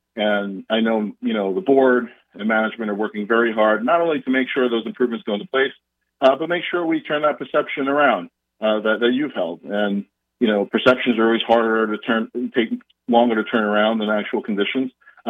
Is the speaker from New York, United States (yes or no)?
yes; Brooklyn, New York, United States; You know, I grew up in Brooklyn. You know, both my parents were longtime commuters on the L train, you know, into Manhattan.